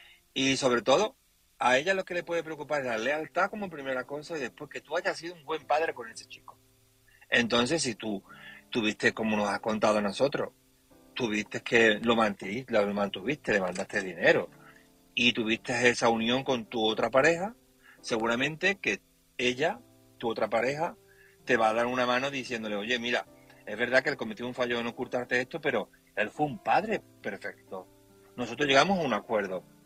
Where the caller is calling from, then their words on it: Seville, Andalusia, Spain; de Sevilla.